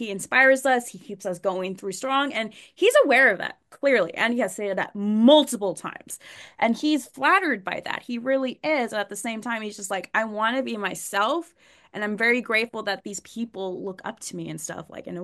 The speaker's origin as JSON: {"language": "English", "town": "El Paso", "region": "Texas", "country": "United States", "tie": "born or raised there", "moved": "yes", "said": "But I've left my hometown. I grew up 18 years of my life in El Paso, Texas. That is home. That will always be home."}